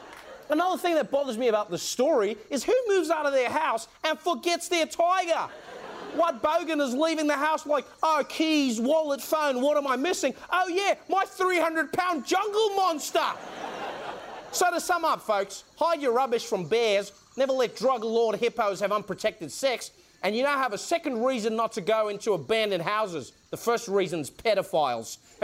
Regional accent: South Africa; That's right, I'm a South African doing an Australian accent, doing a Colombian accent.

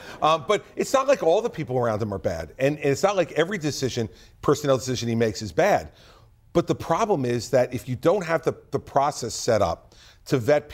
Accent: New Jersey, United States; I'm definitely not the Bible guy, but I'm from New Jersey.

